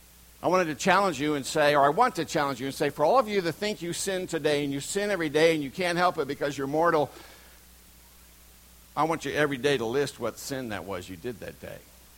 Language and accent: English; Texas, United States; It's spelled chata, but I'm from Texas.